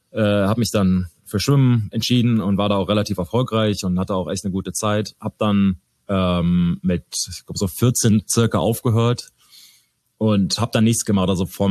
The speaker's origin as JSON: {"language": "German", "town": "Neuss", "region": "North Rhine-Westphalia", "country": "Germany", "tie": "born or raised there", "also_born_or_lived": "Düsseldorf", "said": "Ich bin in Düsseldorf geboren, bin aber relativ schnell damals Neuss in Nordrhein-Westfalen, umgezogen mit meiner Familie, also meine beiden Eltern und hab eine ältere Schwester, Stephanie, und haben da lang gelebt und sind dann nach Karst umgezogen"}